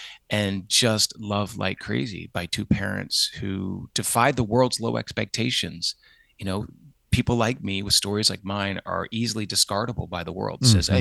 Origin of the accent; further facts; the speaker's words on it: Pennsylvania, United States; So growing up in the … on a farm in Lancaster County, Pennsylvania, was really just an incredible experience